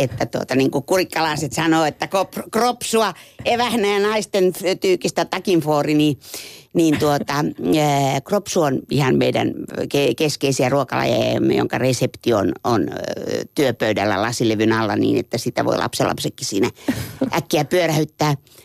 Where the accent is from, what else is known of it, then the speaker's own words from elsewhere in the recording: Helsinki, Uusimaa, Finland; born there; mä oon syntynyt Helsingissä opiskelijavanhemmille, mutta koska perhe oli kirjoilla Seinäjoella, niin syntymäpaikaksi myöhemmin merkittiin Seinäjoki.